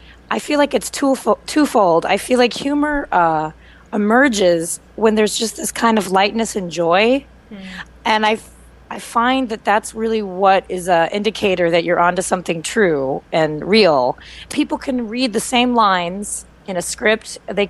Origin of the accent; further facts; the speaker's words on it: Midwest, United States; I grew up in the Midwest, where the word feminist was kind of a bad word.